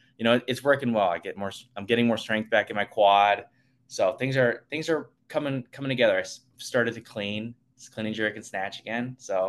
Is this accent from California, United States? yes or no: no; Cleveland, Ohio, United States; I'm from Cleveland, Ohio.